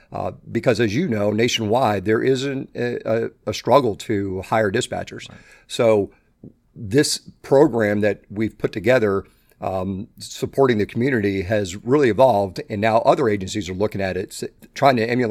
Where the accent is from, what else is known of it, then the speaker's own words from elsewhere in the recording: Florida, United States; now in Naples, United States; that's what I did when I grew up on the East Coast in Broward County.